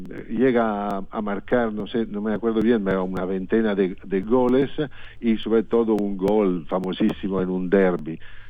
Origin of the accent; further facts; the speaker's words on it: Italy; Spanish is a second language; Hoy he visto también una cosa que no puedo ni imaginar como italiano